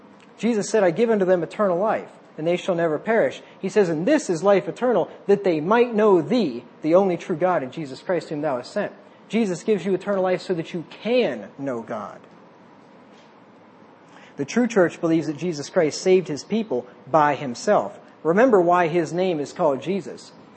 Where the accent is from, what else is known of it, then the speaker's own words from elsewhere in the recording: Cincinnati, Ohio, United States; I was from Cincinnati before I moved here